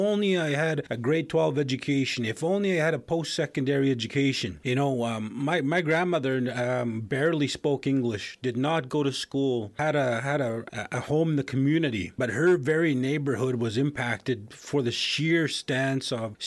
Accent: Saskatchewan, Canada; I hail from South End, Saskatchewan. What we call Wapatigochoano, the narrows with the current in the language

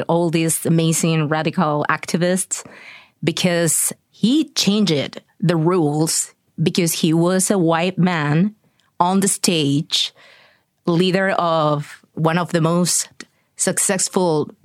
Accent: Argentina; English is a second language; one specific story that happened in my home country, Argentina

